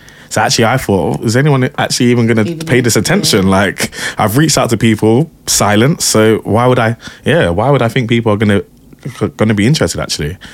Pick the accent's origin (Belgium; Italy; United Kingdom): United Kingdom; Wandsworth, London; As I kind of mentioned in my talk last week, I'm a Wandsworth boy.